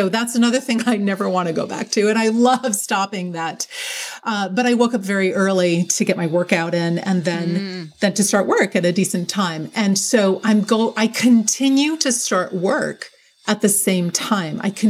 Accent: Maryland, United States; So my home state in Maryland, the Appalachian Trail runs through it

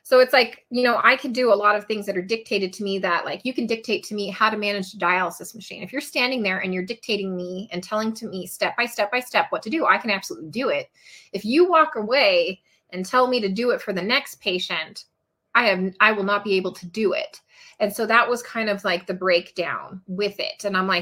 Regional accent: Nevada, United States; also born or lived in New York; So after I left New York, I went back home to my home state of Nevada, because I was not a nurse in New York

